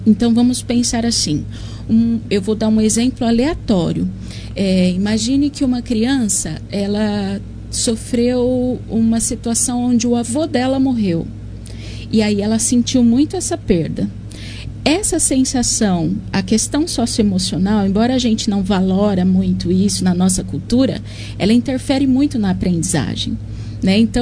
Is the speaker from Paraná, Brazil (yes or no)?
no; São Paulo, Brazil; also born or lived in Japan; Eu já tenho 12 anos de profissão, mas também sou de São Paulo, morei no Japão.